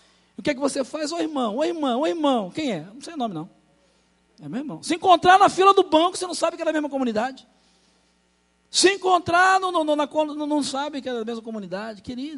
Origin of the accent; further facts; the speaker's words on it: Rio de Janeiro, Brazil; A gente estava conversando sobre a cidade do Rio de Janeiro, eu sou carioca